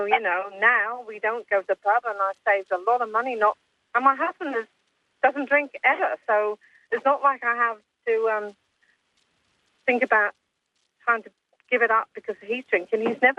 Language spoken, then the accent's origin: English; South West England, United Kingdom; I mean, I grew up in Cornwall. I mean, we were in the pub every night.